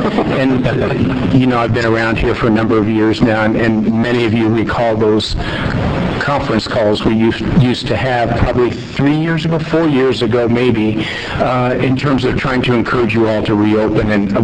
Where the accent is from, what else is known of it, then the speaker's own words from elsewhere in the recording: Missouri, United States; and you'll hear my accent, one from my home state of Missouri